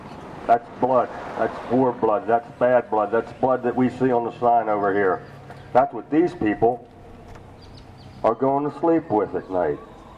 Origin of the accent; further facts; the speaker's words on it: Texas, United States; That bus flies Texas tags, and I'm a Texan.